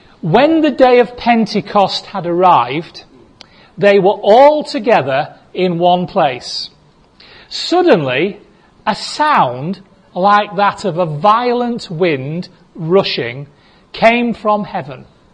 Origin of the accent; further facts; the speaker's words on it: Goole, Yorkshire and the Humber, United Kingdom; I can say that because I was brought up in Ghoul.